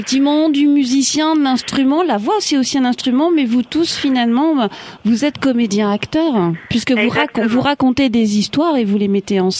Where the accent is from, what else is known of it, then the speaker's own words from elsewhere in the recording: Pays de la Loire, France; Vous allez être ravie de venir jouer donc chez nous en Sarthe, en pleine campagne.